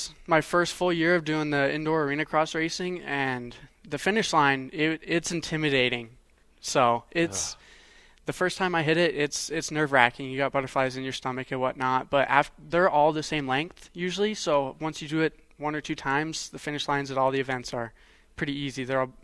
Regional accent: Wasilla, Alaska, United States; now in Florida, United States; I am actually from Wasilla, Alaska.

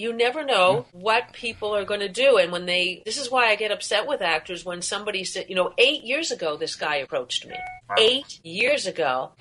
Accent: Toronto, Ontario, Canada; I'm from Toronto originally, so my parents are here in Toronto, so I still consider that my home.

